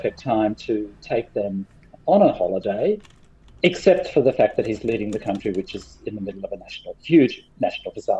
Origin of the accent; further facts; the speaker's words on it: Scotland, United Kingdom; I am a Scottish lord, yes.